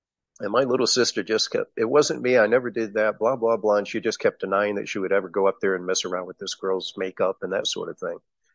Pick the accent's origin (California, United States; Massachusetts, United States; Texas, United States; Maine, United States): Massachusetts, United States; Leominster; And where I grew up in Massachusetts, the town's called Leominster, Mass, and it's where Johnny Appleseed was born.